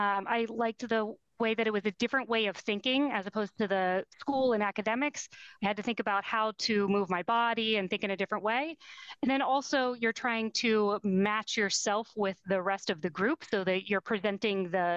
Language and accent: English; Pennsylvania, United States; I'm from Western Pennsylvania. I have one older brother, but I also have two younger cousins that grew up very close to me.